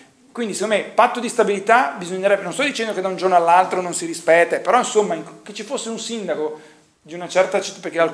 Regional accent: Genoa, Liguria, Italy; io vengo da Genova

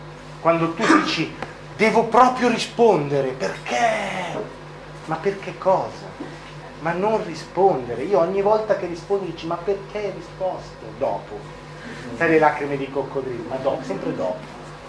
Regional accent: Piedmont, Italy; vengo dalla Valdossola

